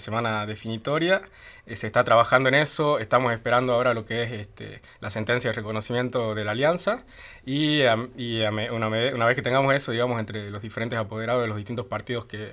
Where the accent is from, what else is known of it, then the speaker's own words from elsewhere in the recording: Argentina; nuestra historia como argentinos